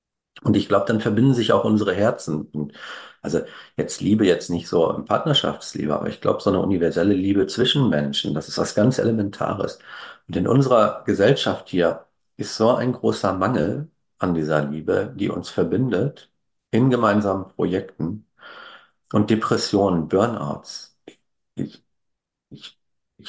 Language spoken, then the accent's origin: German; Berlin, Germany; ich komme ja aus Berlin